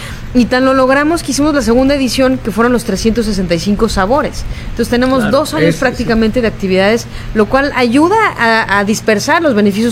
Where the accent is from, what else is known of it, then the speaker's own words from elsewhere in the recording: Mexico; Muchas veces creo que como mexicanos nos enfrentamos en el exterior con esta tristeza de decir por qué lo que se sabe de mi país no son necesariamente las buenas noticias.